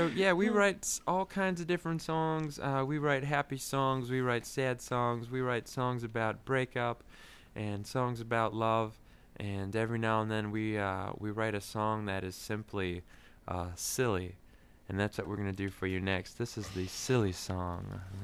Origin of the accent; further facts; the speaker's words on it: Detroit, Michigan, United States; This is my hometown, and this is where I spend most of my time.